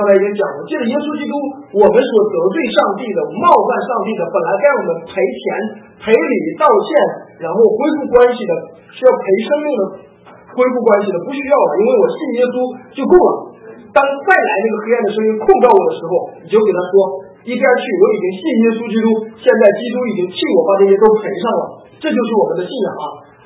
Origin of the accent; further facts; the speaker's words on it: China; 我们从中国来的人应该不是特别的陌生